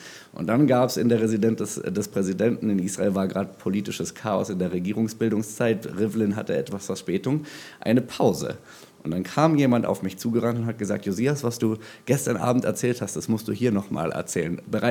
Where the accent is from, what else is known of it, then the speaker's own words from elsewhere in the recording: Germany; Und ich habe erzählt, wie ich als Deutscher Motivation schöpfe für die Arbeit, die ich tue